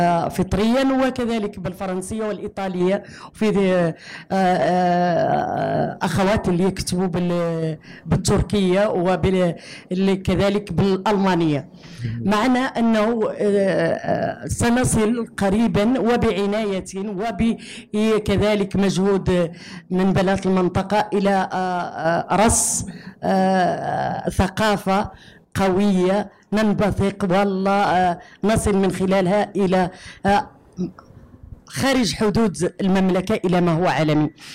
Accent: Guelmim-Oued Noun, Morocco; أولا أننا ننتمي لجهة من الصحراء اسمها جهة قليميم وادنون

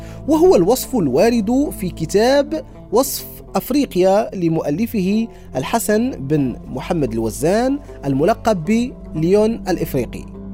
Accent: Morocco; التاريخ المغربي الذي تتشكل منه هويتنا كمغاربة.

